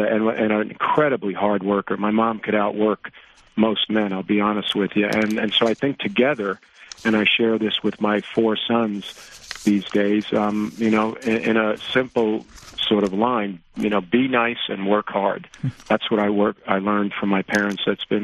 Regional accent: Oceanside, New York, United States; also born or lived in Brooklyn; Well, I was born in Brooklyn, New York, and my parents moved us to Oceanside, Long Island in the early 1960s. And I spent the first almost 15 years of my life in Oceanside, Long Island, a wonderful little town on Long Island.

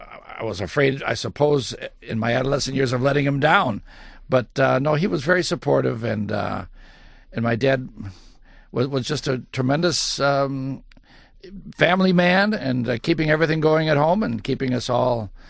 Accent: Chicago, Illinois, United States; I was brought up on the northern suburb of Chicago, northern suburbs.

